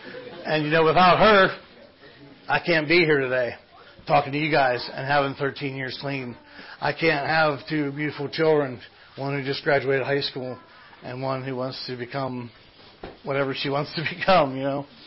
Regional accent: Indiana, United States; now in Latrobe, United States; My hometown's Indiana. I live in Latrobe now. So I'm like part of the Sewana area.

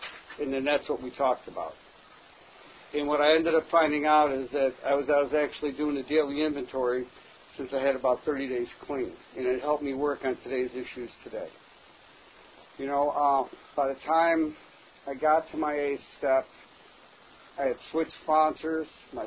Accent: Buffalo, New York, United States; And I'm from Buffalo, New York.

